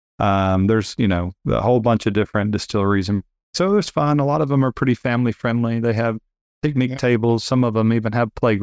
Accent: Texas, United States; So I grew up in Northeast Texas, actually went to college in Northeast Texas at Stephen F. Austin.

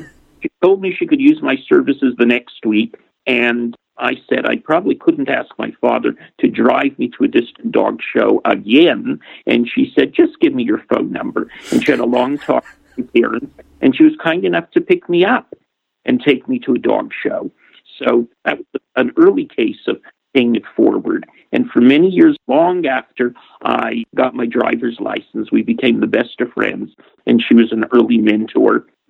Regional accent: Montreal, Quebec, Canada; I come from Canada. I grew up in Montreal. I did not come from a dog family.

